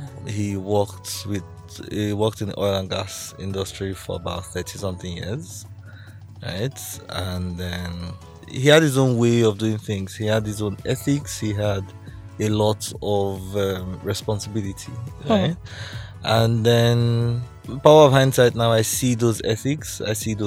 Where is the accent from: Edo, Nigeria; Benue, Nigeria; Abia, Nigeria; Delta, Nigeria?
Delta, Nigeria; Warri; I grew up in Warri, right? So there doesn't see a lot of computer or technology things around.